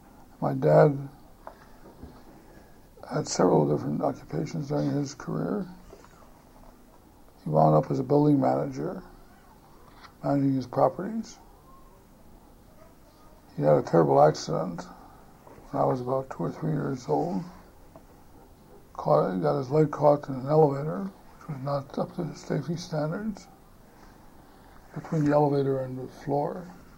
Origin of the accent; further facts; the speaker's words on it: Milwaukee, Wisconsin, United States; I grew up in Milwaukee, did all the normal things, lived in a community where nobody I knew had a car, people were poor, but it wasn't until years later that I realized we were poor.